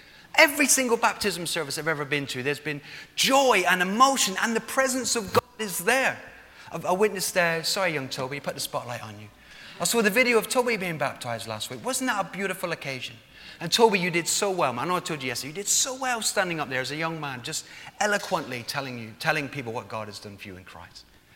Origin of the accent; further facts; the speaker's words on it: Plymouth, South West England, United Kingdom; So when I was 7 years old, I lived with my mum and dad in Plymouth. You probably can't tell by my accent.